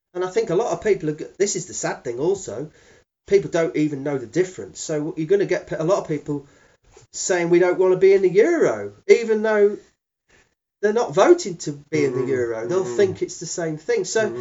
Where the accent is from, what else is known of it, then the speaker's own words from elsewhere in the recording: United Kingdom; my growing up in Britain, seeing it turn more and more into the 51st state of America.